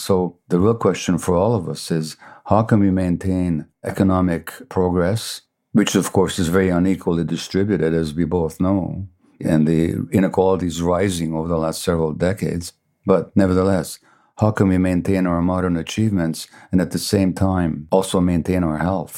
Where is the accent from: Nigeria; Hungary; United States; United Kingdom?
Hungary; first language Hungarian; English is a second language; And in Hungarian, which is my mother tongue, literally to say health is to say wholeness.